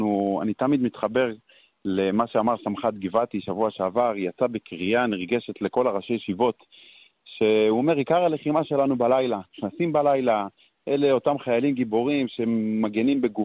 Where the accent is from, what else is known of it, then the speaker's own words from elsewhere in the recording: northern periphery, Israel; אני מהפריפריה הצפונית